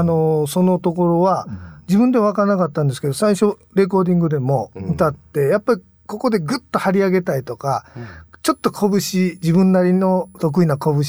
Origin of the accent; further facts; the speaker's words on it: Kansai, Japan; そうで僕関西出身なのにですね